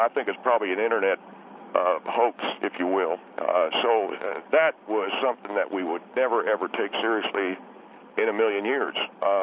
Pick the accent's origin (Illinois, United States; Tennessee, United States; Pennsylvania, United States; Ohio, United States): Tennessee, United States; as a long-time country music fan, I come from Tennessee, and that is the home of great American country music